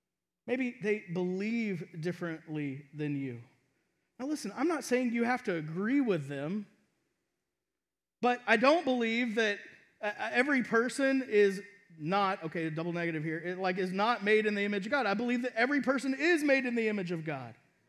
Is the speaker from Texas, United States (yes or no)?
yes; Texas, United States; I mean, I grew up in Texas. I grew up going to lakes, and so I wasn't scared of sharks.